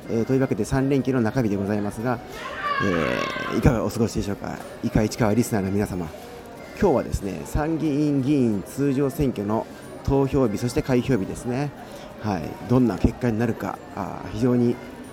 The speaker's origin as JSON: {"language": "Japanese", "town": "Ichikawa", "region": "Chiba", "country": "Japan", "tie": "born or raised there", "said": "生まれも育ちも現在住んでいる場所も働いている場所も、その他のほとんどの活動も全て市川市内で行っているものでございます。"}